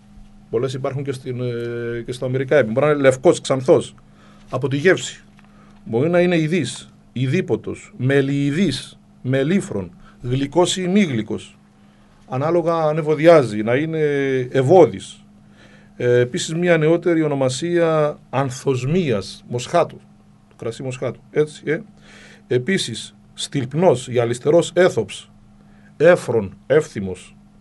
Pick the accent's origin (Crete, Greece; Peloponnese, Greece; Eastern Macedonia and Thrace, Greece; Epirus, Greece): Crete, Greece; Και εδώ στην Κρήτη νομίζω έχουμε στην κοινότητα κάτω Αρχανών τα Αμπελά. Επίσης στο χωριό μου, το καινούριο χωριό μου που χτίστηκε πριν από μερικές δεκαετίες λόγω σεισμού